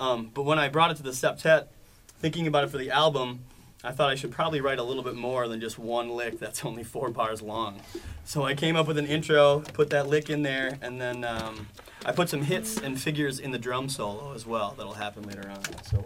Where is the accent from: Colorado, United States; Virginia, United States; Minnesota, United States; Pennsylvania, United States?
Minnesota, United States; I'm from Minnesota.